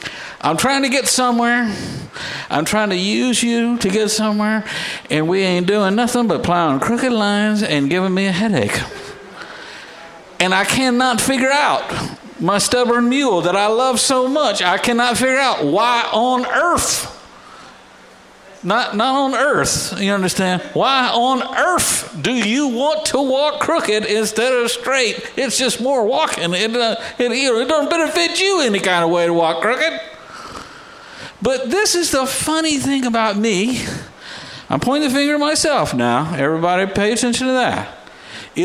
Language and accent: English; Texas, United States; I'm from Texas, I'm going to explain how this works.